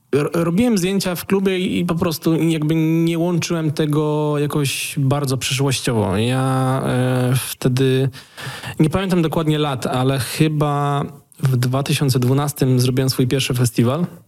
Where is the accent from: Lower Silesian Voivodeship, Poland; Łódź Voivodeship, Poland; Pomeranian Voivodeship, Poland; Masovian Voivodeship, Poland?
Lower Silesian Voivodeship, Poland; Polkowice; now in Wrocław, Poland; Tak, ja we Wrocławiu już mieszkam ponad 10 lat, ale pochodzę z Polkowic.